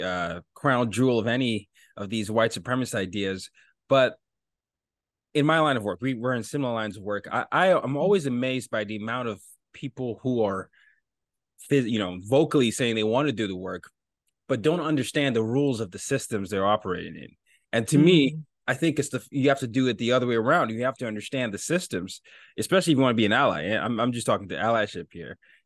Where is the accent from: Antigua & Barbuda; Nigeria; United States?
Nigeria; I'm from Nigeria, but, you know, I grew up in five countries, four continents.